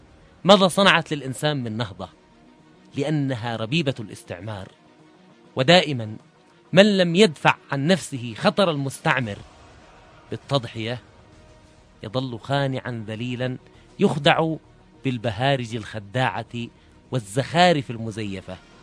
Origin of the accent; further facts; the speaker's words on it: Yemen; التي نعيشها نحن كشعب يمني يؤمن بقضيته